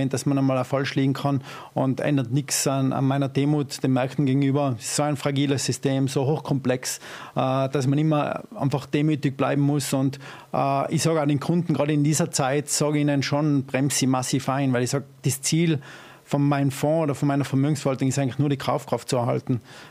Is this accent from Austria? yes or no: yes; Tyrol, Austria; accent: Ötztal dialect; Ja. Ötztaler Dialekt.